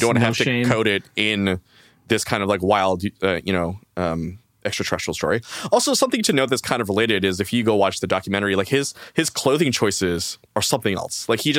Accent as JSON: {"language": "English", "country": "Canada", "said": "Also, I'd be remiss not to mention, as a Canadian … is a great"}